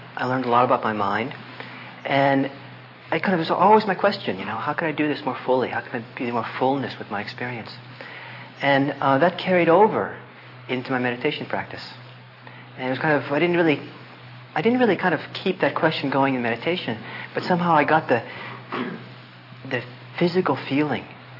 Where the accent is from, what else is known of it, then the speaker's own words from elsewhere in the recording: California, United States; And here I come from California.